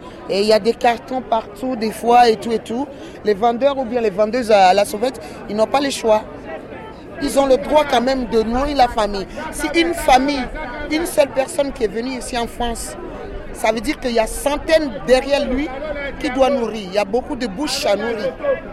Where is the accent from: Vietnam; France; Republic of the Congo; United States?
Republic of the Congo; Moi, je viens du Congo.